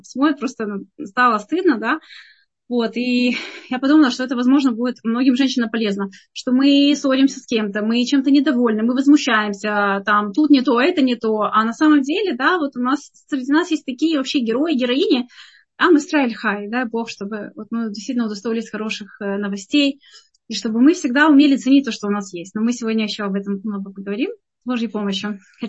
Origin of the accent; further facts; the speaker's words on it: Ukraine; now in Israel; мы беженцы с Украины